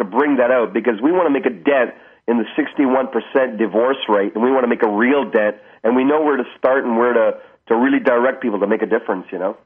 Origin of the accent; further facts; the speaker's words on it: Canada; I grew up in East Indian origin background, raised in Canada.